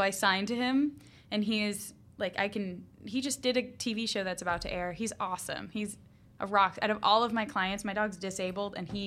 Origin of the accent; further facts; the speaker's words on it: New Hampshire, United States; New Hampshire.